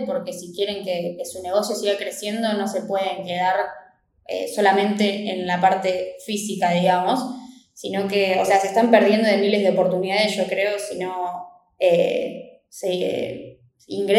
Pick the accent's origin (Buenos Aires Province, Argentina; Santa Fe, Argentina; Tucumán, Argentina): Santa Fe, Argentina; Rosario; now in Buenos Aires, Argentina; yo soy de Argentina, soy específicamente de Rosario, que es una ciudad de la provincia de Santa Fe, y hace más o menos un mes decidí mudarme acá a Buenos Aires.